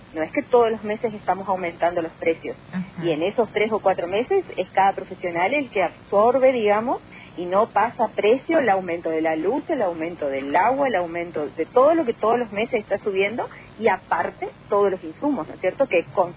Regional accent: Argentina; porque nosotros vivimos en esta sociedad, somos argentinos

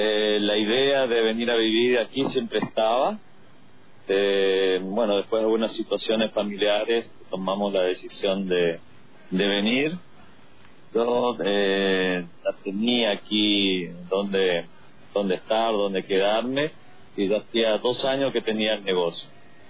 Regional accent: Posadas, Misiones, Argentina; Sí. Criado un poco en el interior de Misiones, pero básicamente de Posadas. Nací en Posadas ya hace muchísimo.

